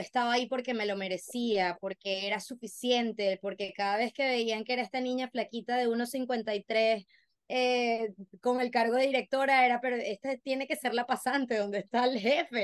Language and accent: Spanish; Venezuela; now in Mexico; Pues mira, yo soy venezolana, creo que ya lo pudieron notar por mi acento, pero a veces en México me confunden con colombiana